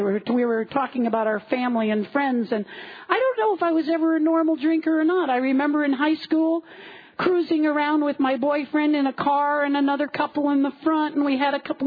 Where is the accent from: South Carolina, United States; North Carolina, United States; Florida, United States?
Florida, United States; Key West; I am from Key West, Florida.